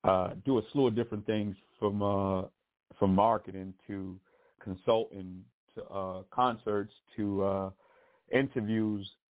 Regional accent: New York City, New York, United States; I am originally from South Bronx, Cypress Ave, Beekman Ave.

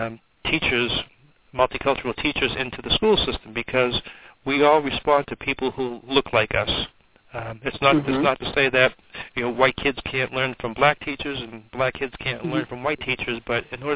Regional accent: Everett, Massachusetts, United States; I grew up in Everett. My father was a retired elementary school principal.

